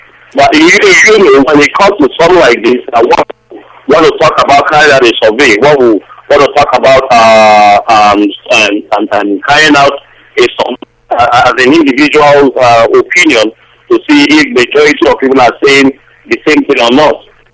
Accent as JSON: {"language": "English", "country": "Nigeria", "said": "No, I'm an Igbo man."}